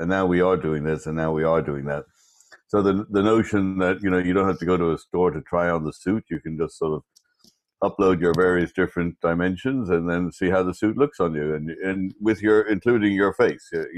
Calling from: Scarsdale, New York, United States; I'm calling in from sunny Scarsdale, New York.

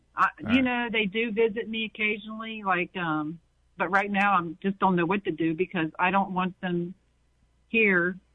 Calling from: Cincinnati, Ohio, United States; Yep, Cincinnati, Ohio.

